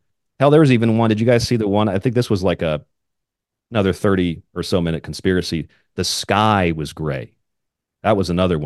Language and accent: English; Florida, United States; I grew up in Florida. I've been through, I don't know how many dozens of hurricanes.